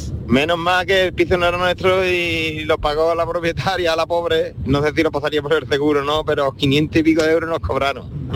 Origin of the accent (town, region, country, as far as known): Jerez, Andalusia, Spain